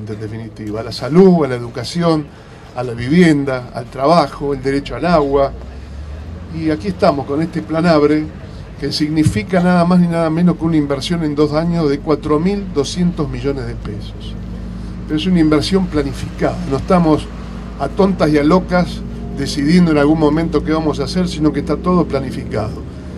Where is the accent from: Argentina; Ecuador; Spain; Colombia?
Argentina; Rosario, Santa Fe; porque yo como rosarino también escuché muchas veces, sí, el sur le falta obras.